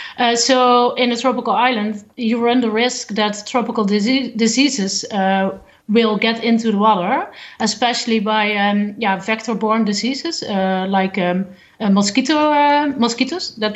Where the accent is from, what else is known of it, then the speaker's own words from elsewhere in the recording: Netherlands; I'm from a country where we have an abundance of water. I'm from the Netherlands